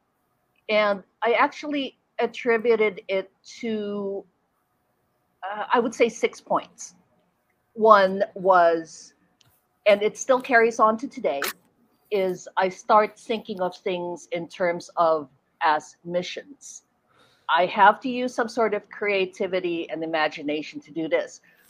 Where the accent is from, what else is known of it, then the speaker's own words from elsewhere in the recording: Philippines; It's almost like we have in, I'm Filipino. So it's in the culture, we have this attitude that's called bahala na, which means God wills it.